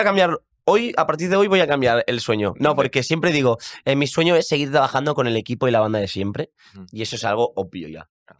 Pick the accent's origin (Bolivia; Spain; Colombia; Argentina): Spain; Sant Feliu de Llobregat, Catalonia; born there; En San Feliu de Llobregat y vivo allí. Y mis amigos y amigas son de allí, mi familia es de allí, el bar de siempre está allí